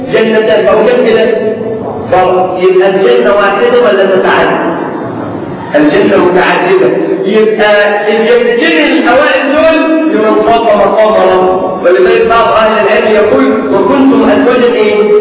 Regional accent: Egypt; احنا عشان مصريين بنقول جوز

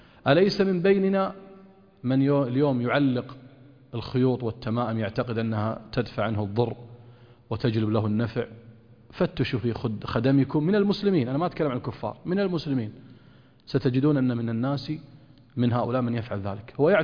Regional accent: Kuwait; هل عندنا في الكويت من يطوف على قبر؟

